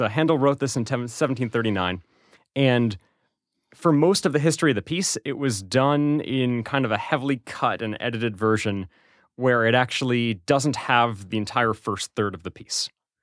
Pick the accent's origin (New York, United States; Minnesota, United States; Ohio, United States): Ohio, United States; Amberley Village; I actually encountered the piece for the first time when I was pretty young, growing up in Amberley Village, which has a very large Jewish community.